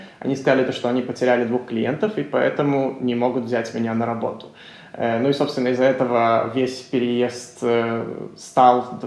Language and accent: Russian; Belarus; moved away as an adult; also born or lived in Poland; now in Sweden; мне 23. Я родом из Беларуси, на последние 6 лет я жил в Польше. Переехал я туда, чтобы пойти учиться в Варшавском университете.